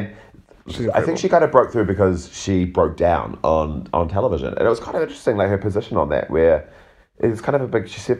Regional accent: New Zealand; I guess being a New Zealander, like, you don't really know...

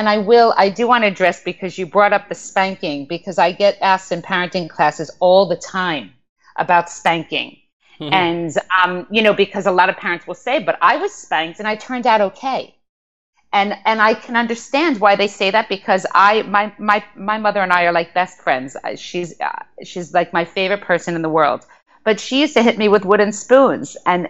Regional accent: United States; my husband is, he's French and I'm American, so we're culturally different.

